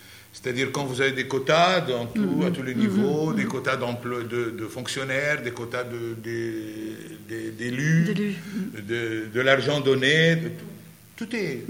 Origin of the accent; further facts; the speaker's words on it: Zgharta, North Governorate, Lebanon; moi, je suis de Zgharta, une ville chrétienne.